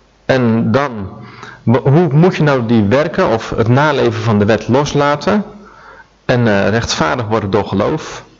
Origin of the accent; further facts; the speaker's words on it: Netherlands; En als Hollander mag ik me er best voor verexcuseren, denk ik.